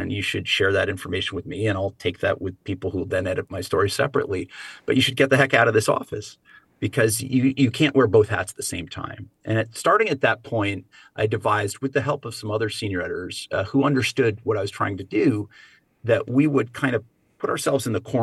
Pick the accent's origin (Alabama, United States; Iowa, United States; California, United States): California, United States; not only in my native or my home state of California, but throughout the country.